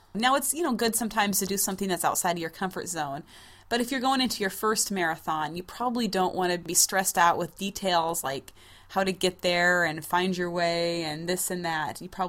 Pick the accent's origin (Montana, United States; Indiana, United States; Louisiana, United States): Montana, United States; Now, since I was raised in Montana, I feel very out of my element in a big city.